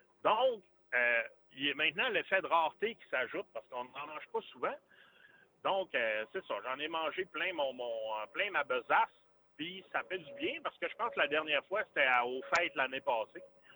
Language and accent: French; Kenogami, Quebec, Canada; Moi, je suis né à Kenogami, donc, okay. Qui fait partie de la ville de Saguenay maintenant. J'ai été là jusqu'à mes 25 ans environ.